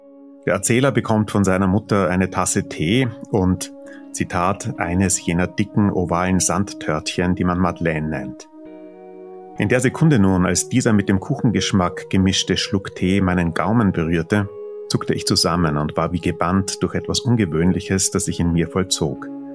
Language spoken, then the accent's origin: German; Austria; ich bin nicht in der Türkei aufgewachsen, sondern in Österreich.